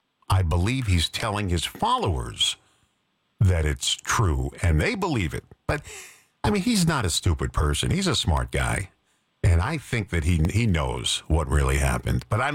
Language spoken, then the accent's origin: English; New York City, New York, United States; now in Wisconsin, United States; if you were to ask my family, we're all from New York City